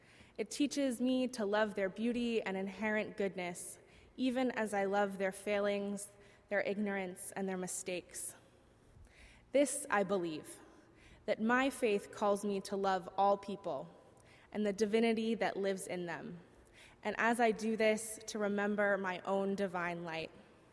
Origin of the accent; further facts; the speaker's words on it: Virginia, United States; I grew up in Southern Virginia. My town was white and middle class and conservative